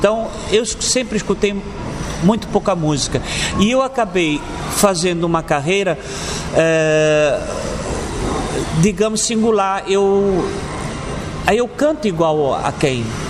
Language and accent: Portuguese; Angola; eu sou nacionalista, eu sou angolano pra caramba, tá?